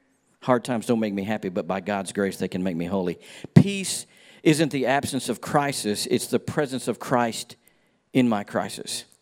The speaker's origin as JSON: {"language": "English", "region": "Mississippi", "country": "United States", "tie": "born or raised there", "said": "And I was an out-of-state guy. I grew up in Mississippi most of my childhood. Graduated high school there."}